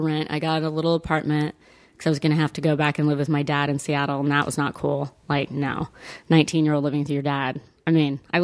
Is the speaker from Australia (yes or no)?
no; Italy; moved away; I grew up in the Italian chapter, if you will, because it was a Jesus thing